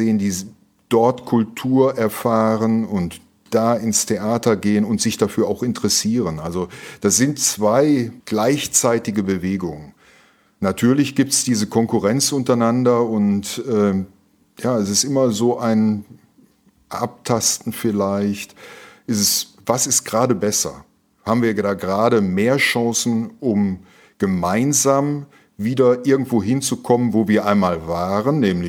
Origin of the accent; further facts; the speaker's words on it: Duisburg, North Rhine-Westphalia, Germany; born there; bin in Duisburg geboren